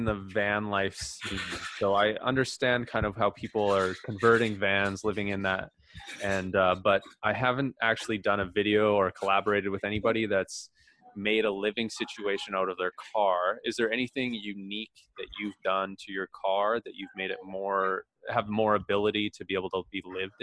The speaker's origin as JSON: {"language": "English", "town": "Victoria", "region": "British Columbia", "country": "Canada", "said": "because I'm from Victoria. I live in Victoria right now, and I went across the Georgia Strait to Vancouver"}